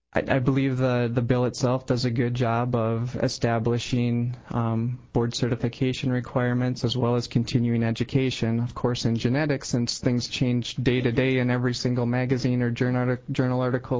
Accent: Sioux Falls, South Dakota, United States; I am a genetic counselor. I'm from Sioux Falls and work at Sanford Health.

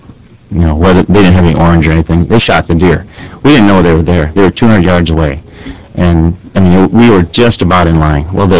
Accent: Chamberlain, South Dakota, United States; I'm from Chamberlain area, and the railroad tracks run east and west out of Chamberlain.

